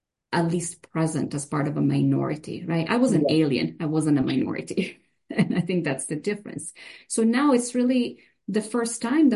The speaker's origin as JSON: {"language": "English", "country": "Italy", "tie": "born or raised there", "said": "my experience growing up in Italy was different than the ones that we're probably now talking about"}